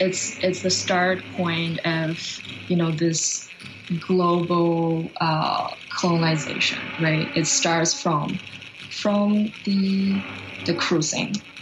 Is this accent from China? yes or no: yes; China; because I'm originally from China, and I grew up by the ocean.